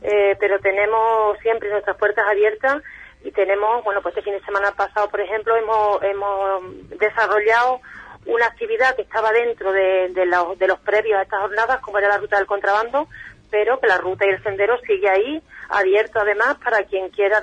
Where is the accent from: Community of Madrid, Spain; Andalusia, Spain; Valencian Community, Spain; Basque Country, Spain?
Andalusia, Spain; Yo soy una apasionada de mi pueblo y de mi comarca.